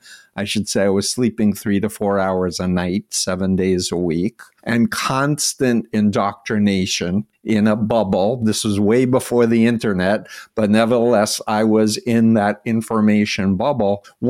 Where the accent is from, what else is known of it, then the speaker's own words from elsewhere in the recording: New York City, New York, United States; I grew up in Flushing, Queens, 1.3 miles from Donald Trump.